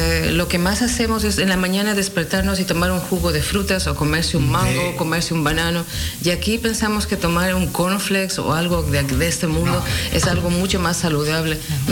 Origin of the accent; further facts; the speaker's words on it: Ecuador; Yo vengo de Ecuador.